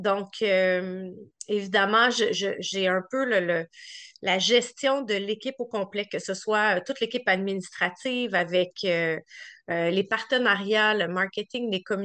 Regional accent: Montreal, Quebec, Canada; Ben, je suis une fille de Montréal, donc née, grandie, j'habite toujours à Montréal, c'est chez nous. J'ai grandi dans le quartier Huntsic.

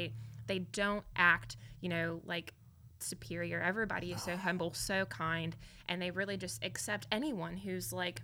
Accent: New Albany, Indiana, United States; So I grew up in New Albany, which is just right on the other side of Louisville, Kentucky.

